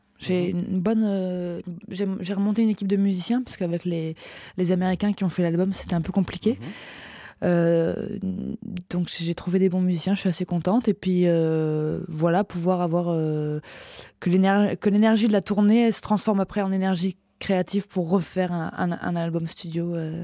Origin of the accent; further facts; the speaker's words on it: France; accent: French; j'ai mon accent français quand je parle anglais et ça va très bien.